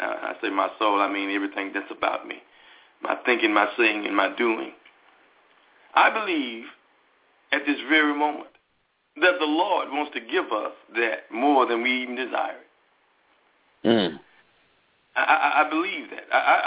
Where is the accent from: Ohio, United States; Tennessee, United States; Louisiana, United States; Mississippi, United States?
Tennessee, United States; Memphis; I'm from Memphis, Tennessee.